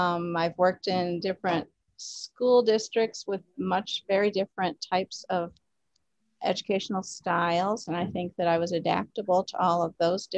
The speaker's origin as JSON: {"language": "English", "region": "New York", "country": "United States", "tie": "born or raised there", "said": "I grew up in New York. Our family had a summer home here, which is the house that we now live in."}